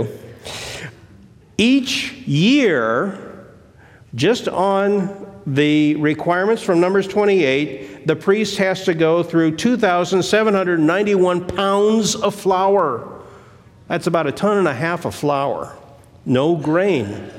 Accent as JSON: {"language": "English", "region": "Midwest", "country": "United States", "tie": "born or raised there", "said": "I grew up in the Midwest, and we have grasshoppers everywhere in the summer."}